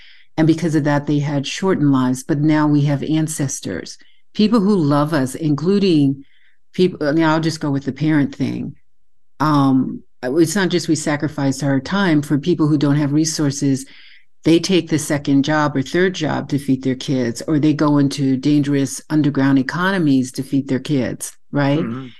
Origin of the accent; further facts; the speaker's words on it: Texas, United States; And I'm from Texas, so I see, okay, like the gunshot in the back of the pickup truck in the rack and stuff like that, Confederate flag decal.